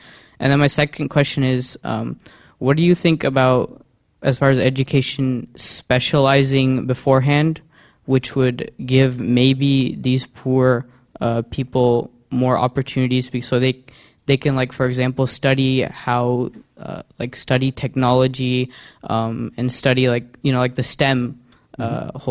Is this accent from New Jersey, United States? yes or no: no; Kansas, United States; So I'm originally from Kansas